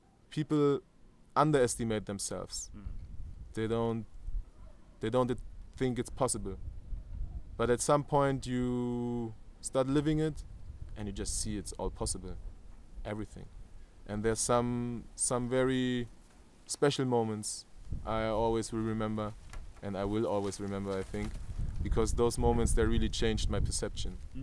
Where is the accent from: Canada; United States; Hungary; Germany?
Germany; moved away; No, I was born in Germany, like born and grew up in Germany in 1990. And my family, they were immigrants from Lebanon and Palestine. And they came to Germany in the 70s, in 76.